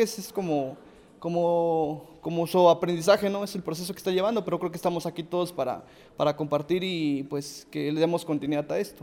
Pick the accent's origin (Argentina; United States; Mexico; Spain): Mexico; Tlacotepec de Díaz, Puebla; first language Nahuatl; yo también soy hablante del náhuatl, soy originario de Tlacuatepec de Díaz.